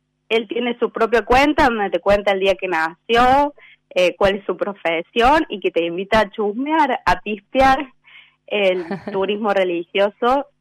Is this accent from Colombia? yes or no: no; Villa Santa Rosa, Córdoba, Argentina; Bueno, yo soy de Villa Santa Rosa. Nací en Villa Santa Rosa, tengo mi familia en Villa Santa Rosa.